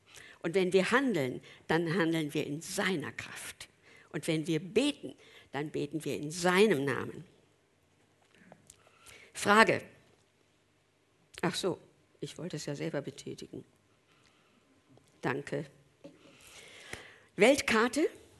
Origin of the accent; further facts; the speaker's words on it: Berndorf, Hesse, Germany; In meinem Heimatdorf in Berndorf, 1000 Einwohner, also in Nordhessen